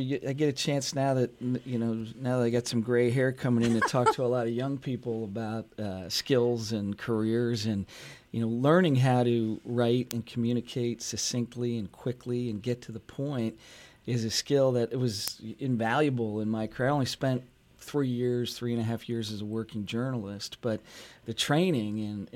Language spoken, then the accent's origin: English; Bethlehem, Pennsylvania, United States; I'm a homer. I was born and raised in Bethlehem. My kids are fifth generation in Bethlehem, and my family's been here, so I love the place, and most of my work and service has been right here.